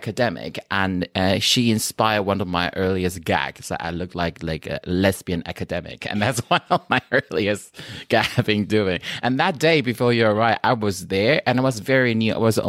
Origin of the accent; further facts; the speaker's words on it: Taipei, Taiwan; I am from Taipei, which is the capital city of Taiwan.